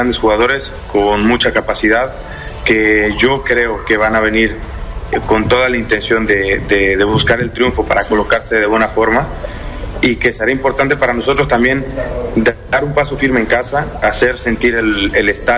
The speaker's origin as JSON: {"language": "Spanish", "country": "Mexico", "said": "que sepan que nosotros somos mexicanos y que nos sentimos orgullosos de serlo"}